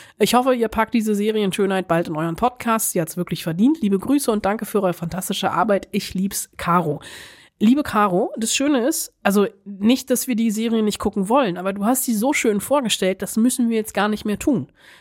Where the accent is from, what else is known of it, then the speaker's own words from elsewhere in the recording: Bonn, North Rhine-Westphalia, Germany; Ich komme aus Bonn, ich kenne Teile also die Schauplätze etc.